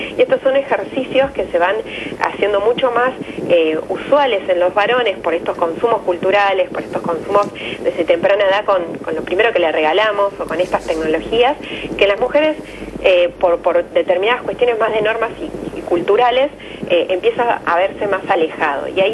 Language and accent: Spanish; Argentina; Y acá me parece que es importante también nosotros como argentinos empezar a entender